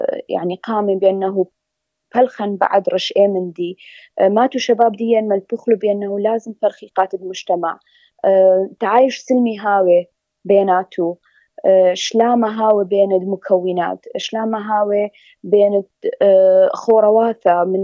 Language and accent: Arabic; Iraq; أنا كعراقية الوحيدة